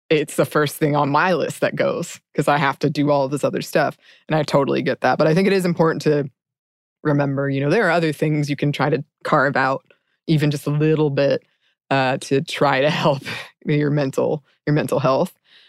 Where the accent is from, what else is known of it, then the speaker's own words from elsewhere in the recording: United States; And I think from my experience as an American, it's, insurance, I didn't even know you could get that covered.